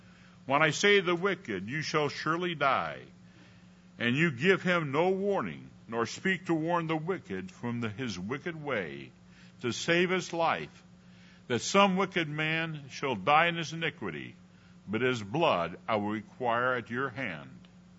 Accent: California, United States; And I'm from the West Coast, outside of San Francisco.

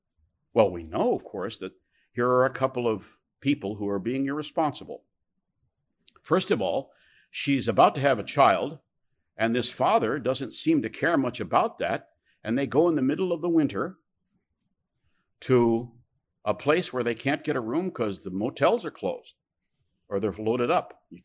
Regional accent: Spring Grove, Illinois, United States; also born or lived in Chicago; I grew up in Spring Grove, Illinois. I was born in Chicago, so I'm from Chicago.

